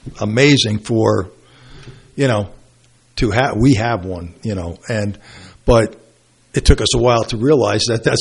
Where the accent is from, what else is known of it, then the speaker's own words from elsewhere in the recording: Brooklyn, New York, United States; And I'm from Brooklyn, so they definitely talk with their hands.